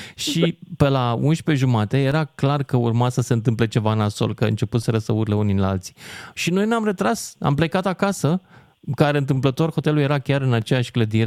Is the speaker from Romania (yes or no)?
yes; Argeș, Romania; Eu sunt din Argeș și avem exact aceeași problemă.